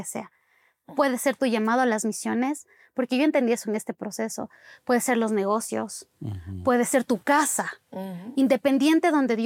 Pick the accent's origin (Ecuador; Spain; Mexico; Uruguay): Ecuador; Yo soy ecuatoriana, pero creo que mi personalidad, mi forma de ser, siempre me decían, pero tú eres mexicana. Yo no soy mexicana, yo soy ecuatoriana.